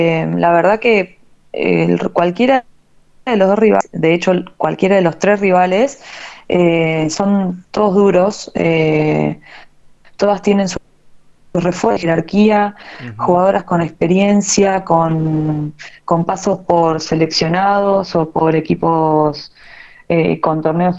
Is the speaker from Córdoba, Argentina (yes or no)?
no; Alejandro Korn, Buenos Aires Province, Argentina; yo soy vecina, soy de Alejandro Cor.